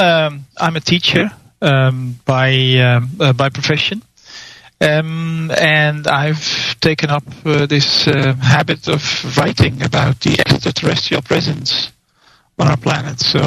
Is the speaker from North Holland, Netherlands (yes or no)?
yes; Amsterdam, North Holland, Netherlands; I'm from Amsterdam, the Netherlands, indeed.